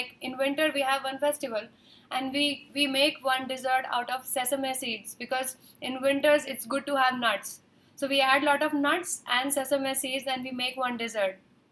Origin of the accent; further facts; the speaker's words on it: India; I'm talking about India because I am from India